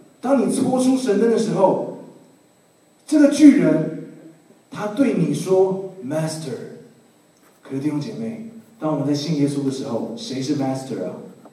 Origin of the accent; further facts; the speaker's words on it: China; 身为中国人，我们在念这节的时候，我们真是冒冷汗了，是不是？